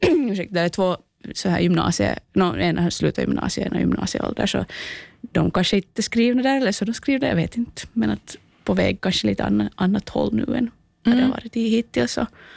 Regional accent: Venö, Southwest Finland, Finland; born there; så jag är född på Venö och det där, ute i Åbländska skärgården.

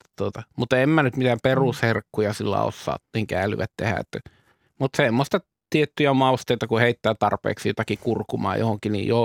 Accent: Northern Finland, Finland; kun mä oon kotoisin tuolta pohjoisempaa

